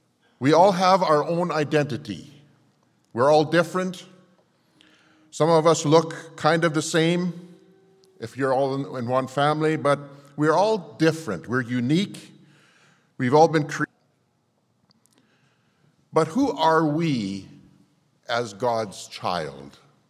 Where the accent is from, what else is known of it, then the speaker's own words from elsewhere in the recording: Winkler, Manitoba, Canada; It's good to be here this morning in my hometown, Winkler, Manitoba.